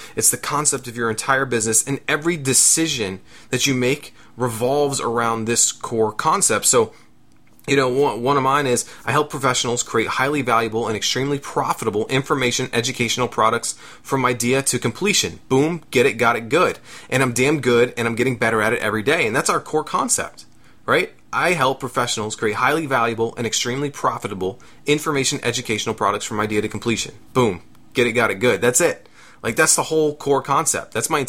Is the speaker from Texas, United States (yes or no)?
no; Florida, United States; this week comes from one of my favorite groups growing up in South Florida